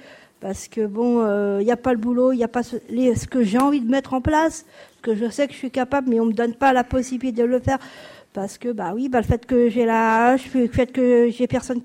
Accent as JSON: {"language": "French", "town": "Le Havre", "region": "Normandy", "country": "France", "tie": "born or raised there", "said": "dans ma région natale, parce que moi, je suis pas de Poitiers, je suis de Normandie, je suis du Havre"}